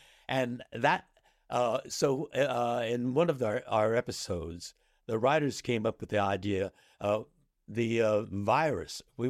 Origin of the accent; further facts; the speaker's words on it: United States; I said to them, well, I'm Japanese American, and so that's ethnically consistent.